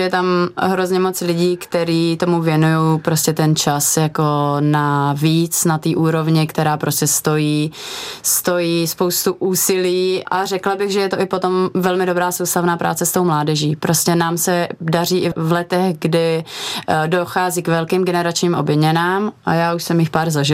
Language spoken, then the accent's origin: Czech; Brno, South Moravian Region, Czechia; now in Prague, Czech Republic; Já jsem původně z Brna.